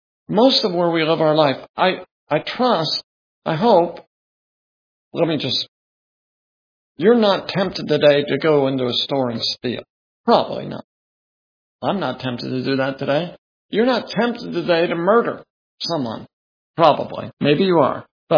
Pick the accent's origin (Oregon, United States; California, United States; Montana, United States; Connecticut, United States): Oregon, United States; I grew up in Oregon, lots of rivers and beautiful rivers.